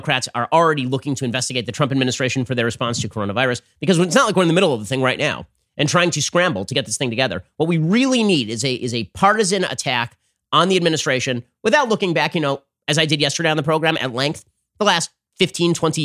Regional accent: New York, United States; now beyond acute in my home state of New York and other hard-hit areas

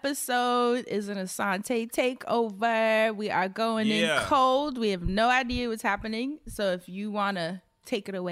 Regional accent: the South, United States; Growing up in the South and in church, I am still unlearning a lot of harmful rhetoric as an adult.

